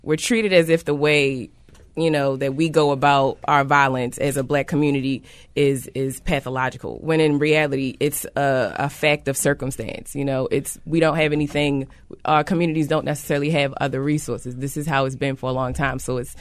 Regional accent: Baltimore, Maryland, United States; And it's kind of weird because growing up in Baltimore City, it's like, how could you not know?

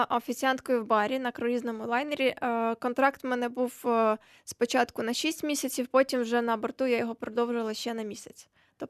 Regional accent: Odesa Oblast, Ukraine; оскільки я з Одеської області, з півдня

